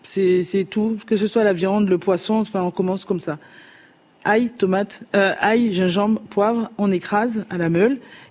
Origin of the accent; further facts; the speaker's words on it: Cotonou, Littoral, Benin; Et en fait, Cotonou, parce que c'est là où j'ai grandi, c'est l'endroit que je connais le mieux au Bénin.